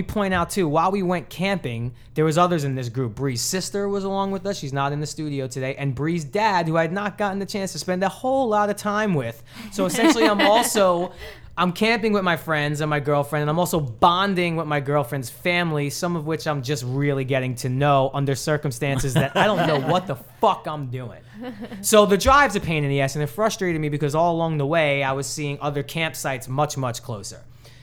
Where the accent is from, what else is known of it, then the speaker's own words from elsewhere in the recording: Brooklyn, New York, United States; But I have never been camping because I grew up in Brooklyn. All right. There's no woods anywhere. It's a concrete jungle.